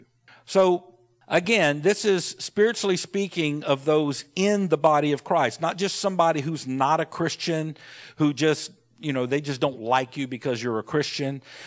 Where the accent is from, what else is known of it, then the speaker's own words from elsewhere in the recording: United States; As an American, we have the right to vote and do all those things.